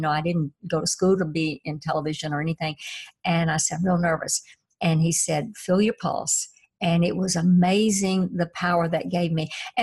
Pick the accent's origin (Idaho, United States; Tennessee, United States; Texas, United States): Tennessee, United States; You know, I was raised in Tennessee in poverty, and that was my gift